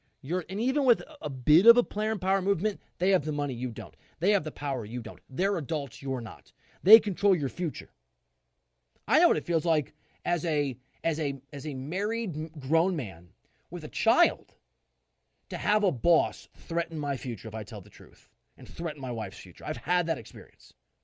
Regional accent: Dubuque, Iowa, United States; Like, you know, I'm from Dubuque, Iowa, right? Not a huge town

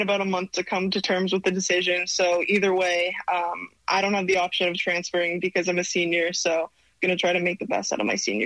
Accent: Massachusetts, United States; flying me out to tournaments in the winter because I'm from Massachusetts.

